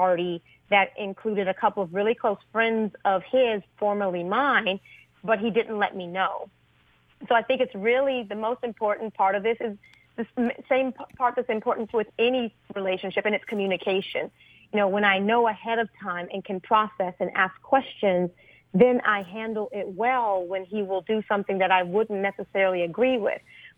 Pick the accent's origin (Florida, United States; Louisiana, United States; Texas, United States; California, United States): Louisiana, United States; I am from Louisiana, so you know how that goes down.